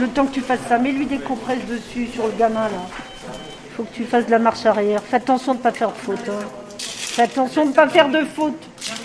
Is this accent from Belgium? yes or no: no; France; il nous faut à peu près le même matériel qu'on a chez nous en France.